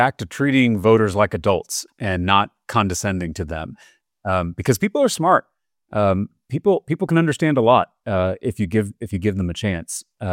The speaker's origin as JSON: {"language": "English", "region": "Texas", "country": "United States", "said": "That's right. I am proud to be a Texas Democrat."}